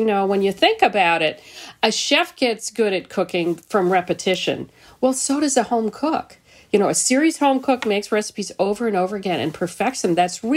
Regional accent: New York City, New York, United States; And then growing up in New York City, when I was in high school

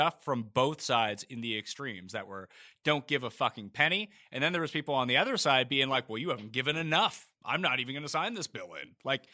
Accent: East Coast, Canada; Rs in general, just because I'm from the East Coast of Canada, that comes out.

